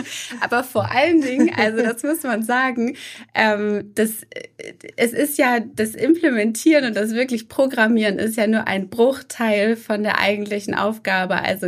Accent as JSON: {"language": "German", "region": "Hamburg", "country": "Germany", "tie": "born or raised there", "said": "ich bin geborene Hamburgerin, das heißt, man wächst mit Otto auf."}